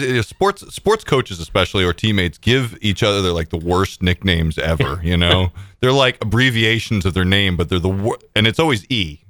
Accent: New Jersey, United States; I grew up in New Jersey, right? And everybody's like Jersey tomatoes and Idaho potatoes and Maine lobster and everything.

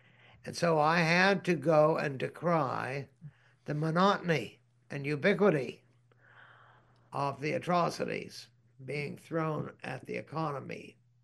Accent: United States; I knew I went over there because I am, because I'm an American

